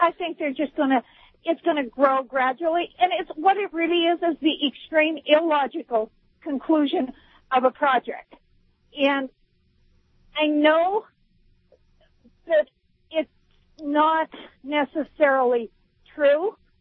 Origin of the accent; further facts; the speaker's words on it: Butte, Montana, United States; also born or lived in Helena; I grew up in Butte, Montana, so.